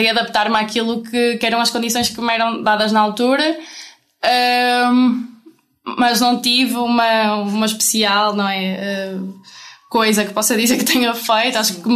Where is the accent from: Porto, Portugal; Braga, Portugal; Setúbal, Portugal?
Porto, Portugal; Amarante; quando voltei para a minha cidade natal, que é Amarante, aí também tive uma experiência. Eu vivo numa freguesia de Amarante, Lufrei